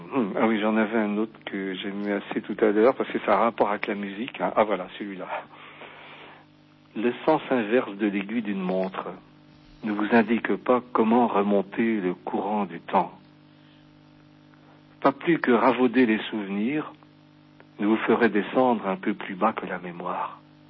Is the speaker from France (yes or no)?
yes; Brittany, France; comme je suis breton